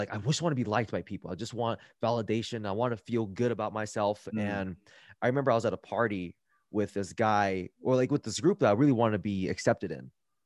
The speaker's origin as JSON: {"language": "English", "town": "Los Angeles", "region": "California", "country": "United States", "tie": "born or raised there", "said": "When I was growing up in East LA, I remember I was on the playground."}